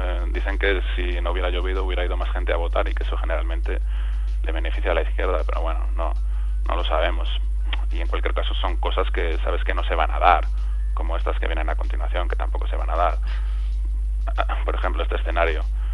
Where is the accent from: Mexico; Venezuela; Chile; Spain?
Spain; Valladolid, Castile and León; yo soy de Valladolid y tampoco les entiendo